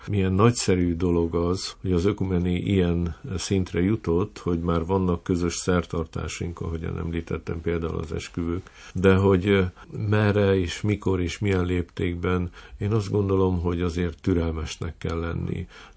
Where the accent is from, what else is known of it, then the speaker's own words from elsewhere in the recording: Nógrád, Hungary; én egy Nógrád megyei kicsiny faluban nőttem föl, ahol körülbelül fele-fele arányban voltak római katolikusok és evangélikusok